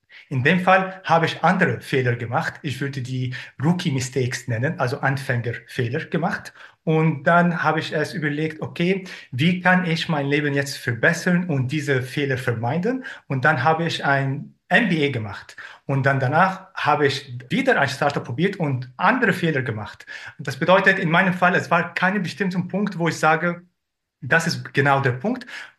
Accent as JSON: {"language": "German", "town": "Cairo", "region": "Cairo Governorate", "country": "Egypt", "lives_now": "Vienna, Austria", "said": "Ich bin ein Österreicher aus Kairo, der jetzt in Wien wohnt."}